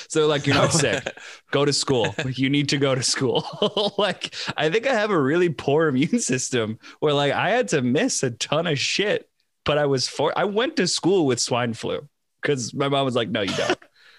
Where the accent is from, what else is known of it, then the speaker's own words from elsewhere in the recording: New York, United States; So where I grew up on Long Island, there weren't many hills.